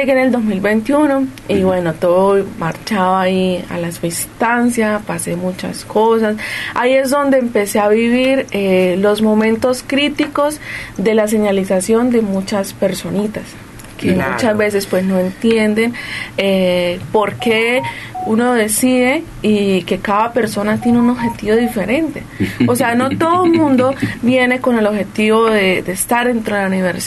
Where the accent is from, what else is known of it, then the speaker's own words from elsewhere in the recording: Piedecuesta, Santander, Colombia; yo soy de Bucaramanga, pero soy piedecuestana. Eso queda como a 40 minutos.